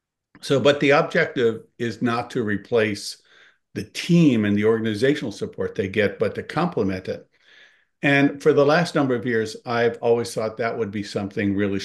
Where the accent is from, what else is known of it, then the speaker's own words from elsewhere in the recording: Newfoundland and Labrador, Canada; now in Ontario, Canada; I was originally from Newfoundland, Labrador.